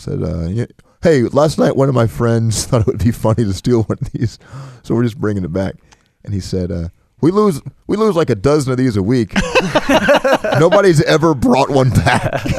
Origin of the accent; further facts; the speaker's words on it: Nashville, Tennessee, United States; During every one of my shows, I would mention I was from Nashville, and I'd say, home of the Commodores, Vandy fans.